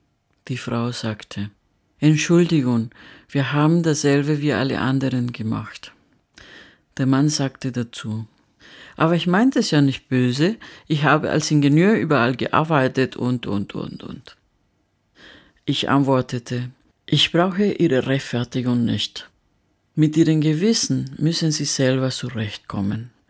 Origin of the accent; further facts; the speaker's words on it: Venezuela; German is a second language; now in Germany; Ich komme aus Venezuela. Leben Sie schon lange hier in Deutschland? Ja, 20 Jahre.